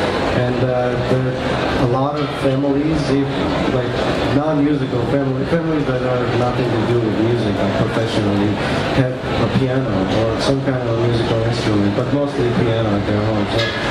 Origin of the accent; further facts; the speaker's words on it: Gyumri, Shirak, Armenia; growing up in Armenia. I grew up in Gyumri. I was 1.5 years old when a huge earthquake happened in 1988